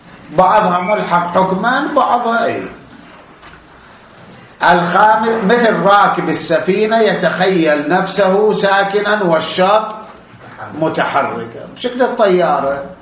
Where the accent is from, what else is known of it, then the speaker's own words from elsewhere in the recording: Iraq; عندنا بالعراق